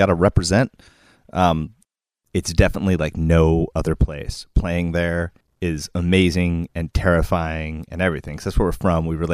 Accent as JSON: {"language": "English", "region": "Alaska", "country": "United States", "tie": "born or raised there", "said": "and two, from growing up in Alaska."}